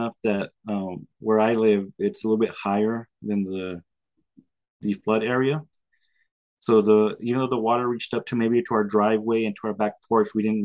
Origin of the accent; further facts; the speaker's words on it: Del Rio, Texas, United States; my plan was always to come back to Del Rio, my hometown. I love it.